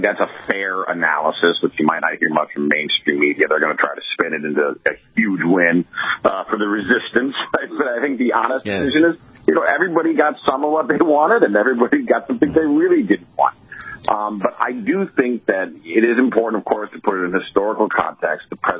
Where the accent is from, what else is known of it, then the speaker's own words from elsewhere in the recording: Chicago, Illinois, United States; places, I'm from Chicago, in suburban Chicago, he's very unpopular.